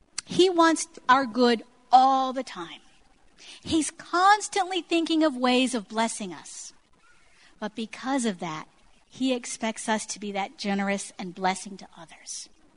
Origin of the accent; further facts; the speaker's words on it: Detroit, Michigan, United States; And people like me, growing up in Detroit, knew how to fight.